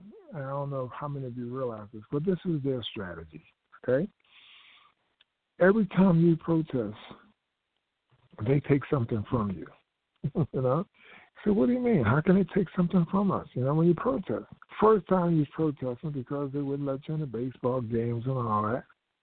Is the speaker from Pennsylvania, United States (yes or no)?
yes; Philadelphia, Pennsylvania, United States; I'm from Philadelphia, and we had our own hospitals and medical facilities here in Philadelphia, training facilities.